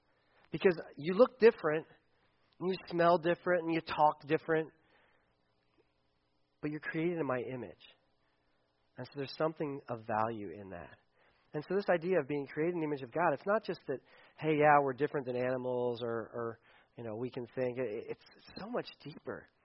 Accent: Delaware, United States; That's why I'm my size, and I'm not bigger because I'm from Delaware, I guess.

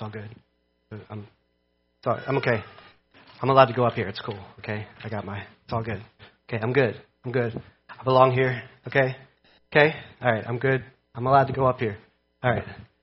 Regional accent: Delaware, United States; I grew up in Delaware, which obviously is not quite as... I didn't say I grew up in Oregon or something like that.

